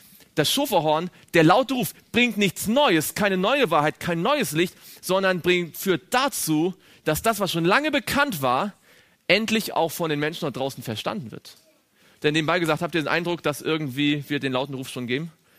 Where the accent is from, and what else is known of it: Stuttgart, Baden-Württemberg, Germany; born or raised there